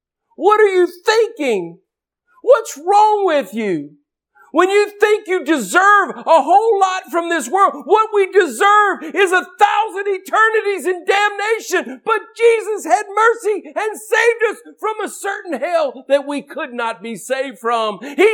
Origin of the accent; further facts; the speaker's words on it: United States; You know what? Nobody here cares that I'm an American.